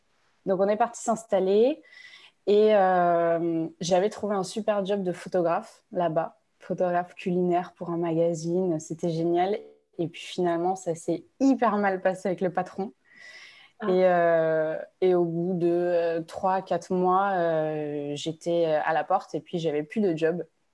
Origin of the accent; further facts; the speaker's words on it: Pays de la Loire, France; also born or lived in south of France; Alors, j'ai grandi en France. J'ai grandi dans le sud de la France, puis dans la région de Nantes. On a déménagé plusieurs fois.